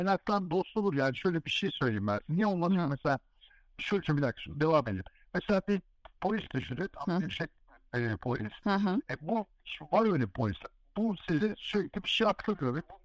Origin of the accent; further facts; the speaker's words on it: Ankara, Turkey; Yani ben bütün küçüklüğüm Ankara'da ya yani ben doğma büyüme Ankaralıyım ama gazeteci babamın oğlu olarak da doğma büyüme Ankaralıyım.